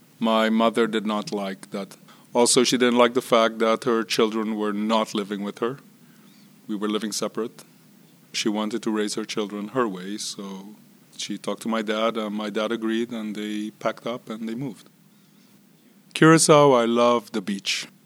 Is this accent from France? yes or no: no; Israel; English is a second language; When I was born in Israel, my sister and I, we did not live with our parents.